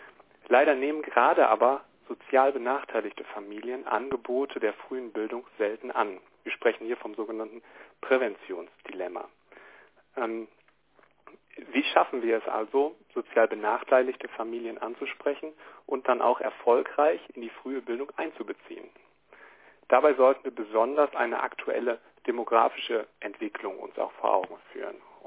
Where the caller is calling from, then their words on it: Bochum, North Rhine-Westphalia, Germany; Ich bin aus Bochum zugeschaltet.